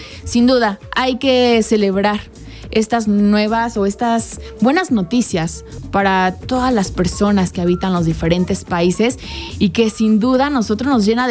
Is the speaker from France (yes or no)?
no; Mexico; para nosotros como mexicanos, que en algún momento y cada año celebramos la independencia de nuestro país